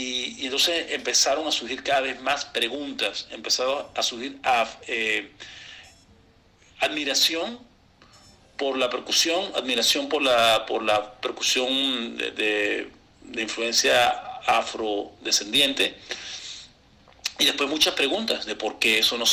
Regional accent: Mérida, Venezuela; born there; Mira, yo soy obviamente venezolano, nacido en Mérida.

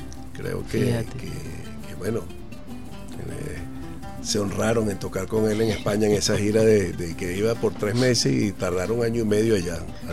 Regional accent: Caracas, Capital District, Venezuela; soy caraqueño nato. Mi mamá es caraqueña y mi papá era de Cumaná.

